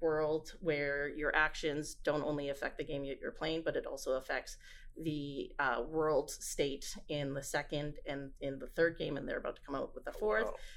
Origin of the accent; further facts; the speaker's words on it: Winnipeg, Manitoba, Canada; growing up in Winnipeg, doing my schooling in Winnipeg, and even starting my career out here in Winnipeg.